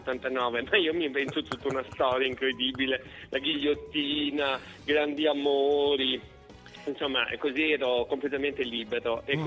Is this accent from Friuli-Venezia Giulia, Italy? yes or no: yes; Trieste, Friuli-Venezia Giulia, Italy; accent: Triestine dialect; io scrivo sia dei libri in mio dialetto, perché sono di Trieste, quindi dialetto triestino